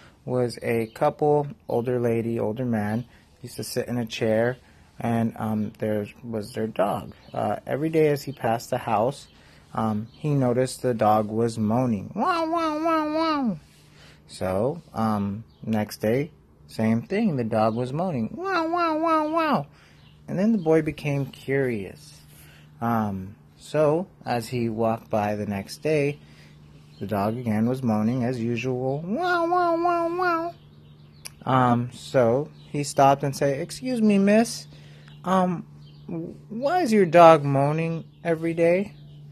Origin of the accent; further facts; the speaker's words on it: San Diego, California, United States; I'm originally from San Diego